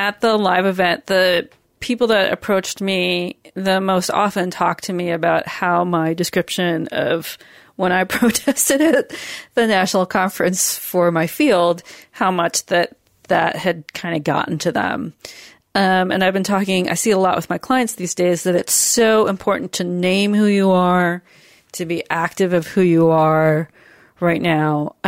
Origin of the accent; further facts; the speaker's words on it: New York, United States; And I definitely experienced it as a New Yorker, but I was back in Seattle.